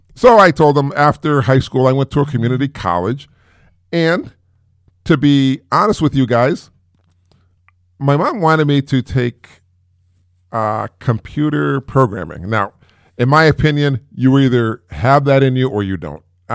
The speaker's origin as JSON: {"language": "English", "town": "Springfield", "country": "United States", "tie": "born there", "said": "And I was born here in Springfield, about 10 houses down from here."}